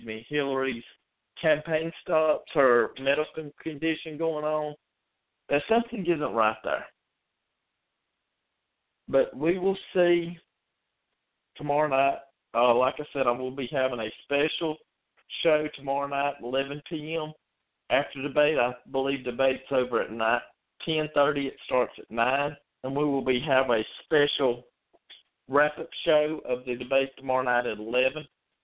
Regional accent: North Carolina, United States; The first is a protest in Charlotte, North Carolina, my home state, about an hour and 30 minutes southwest of me.

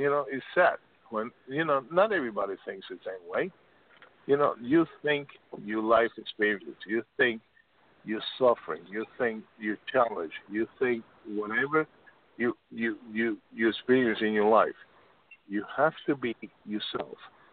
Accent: Spain; English is a second language; also born or lived in Cuba; now in United States; I'm born in Cuba with Fidel Castro. I grew up in Spain with Franco. And then I come to Hudson County

